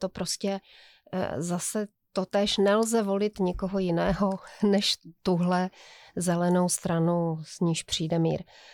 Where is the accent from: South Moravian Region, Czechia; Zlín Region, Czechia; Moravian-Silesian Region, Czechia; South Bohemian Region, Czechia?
Moravian-Silesian Region, Czechia; Ostrava; tak jsem trochu zadoufala, že řekneš, že my dva jsme ti chachaři z Ostravy, proto to vidíme tak jako trochu jinak